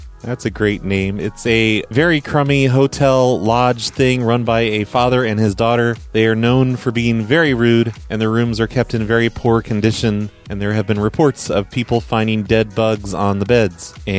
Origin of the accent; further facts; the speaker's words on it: Rhode Island, United States; now in Texas, United States; you don't believe that I came from Rhode Island and moved to Texas.